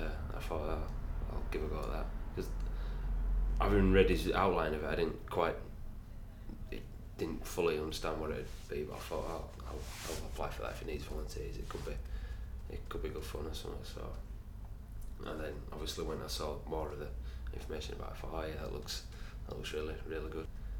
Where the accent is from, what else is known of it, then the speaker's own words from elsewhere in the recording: Bradford, Yorkshire and the Humber, United Kingdom; Date of birth is 28th of January, 1979, and I'm from Bradford.